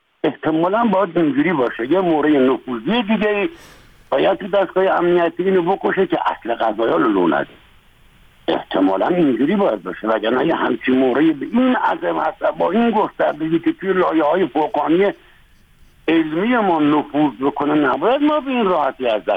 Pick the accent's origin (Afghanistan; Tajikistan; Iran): Iran; اینجای تعجب من به عنوان یک ایرانی دوست داشتم این آدم تخلیه کامل بشه